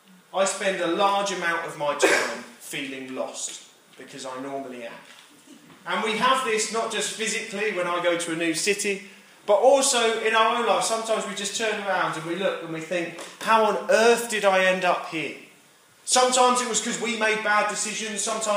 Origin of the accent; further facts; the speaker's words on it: United Kingdom; We're really bad at this as British people